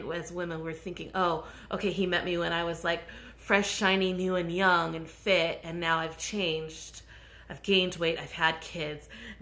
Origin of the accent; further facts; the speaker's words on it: United States; And I thought, oh, I'm American.